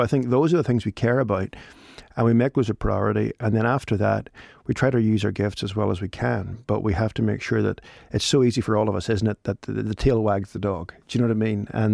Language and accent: English; Northern Ireland, United Kingdom; I am Northern Irish. I'm Irish. I'm a person of this soil.